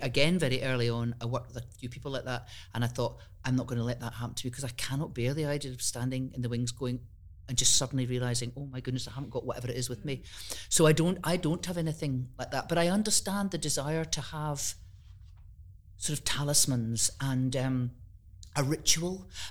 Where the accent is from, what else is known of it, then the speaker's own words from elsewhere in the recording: Bundoran, County Donegal, Ireland; born there; Yeah, so I was born in Bundoran in County Donegal, because very near the beginning of my father's career